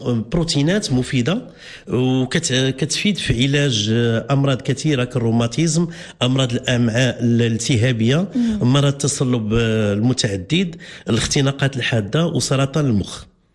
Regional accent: Morocco; عندنا في المغرب

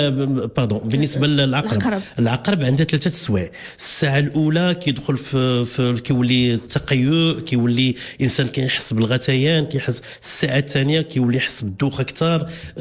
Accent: Morocco; وكاين الافاعي بحال اللي عندنا في المغرب اكثريتها كتجري الدم.

